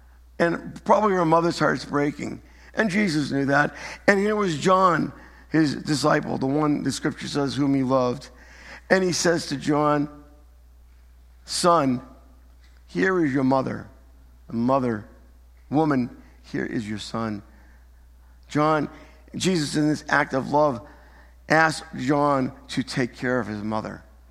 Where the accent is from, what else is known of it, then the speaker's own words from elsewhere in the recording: Medford, Massachusetts, United States; And I know where I grew up in Medford, we had an old cemetery like that.